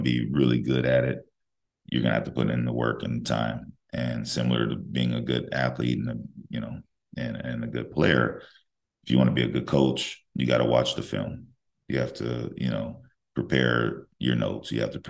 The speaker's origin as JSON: {"language": "English", "town": "Compton", "region": "California", "country": "United States", "tie": "born or raised there", "said": "I grew up in Compton, California, it was a wonderful experience for me."}